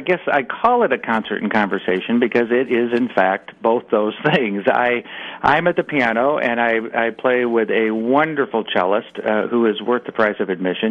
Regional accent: Omaha, Nebraska, United States; lots of images of growing up in Omaha and pictures of the family

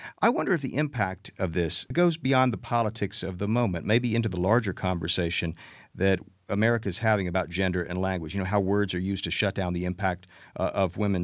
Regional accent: Texas, United States; As a scholar of political rhetoric and as a Texan, let's talk hombre for just a moment.

